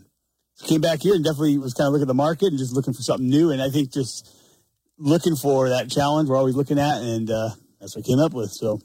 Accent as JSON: {"language": "English", "region": "Montana", "country": "United States", "said": "just because I was in the military for 20 years doesn't make me a transplant. I am from Montana, and I'm back."}